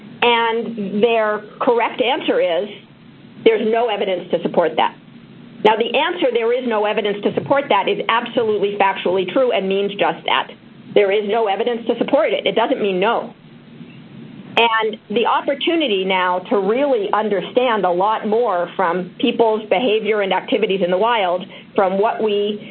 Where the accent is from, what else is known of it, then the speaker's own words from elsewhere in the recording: California, United States; Growing up in California, I am a Californian when it comes to a broader notion of health and wellness.